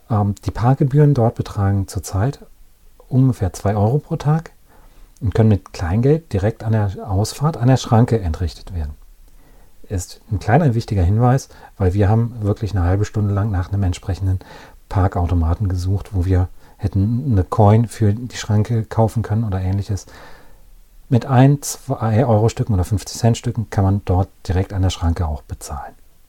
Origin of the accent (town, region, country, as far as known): North Rhine-Westphalia, Germany; born or raised there